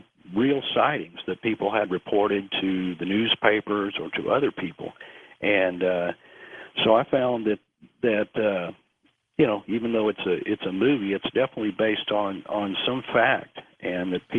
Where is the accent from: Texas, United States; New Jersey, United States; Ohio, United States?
Texas, United States; Fort Worth; And I grew up in Fort Worth, which is about 3 hours from Falk.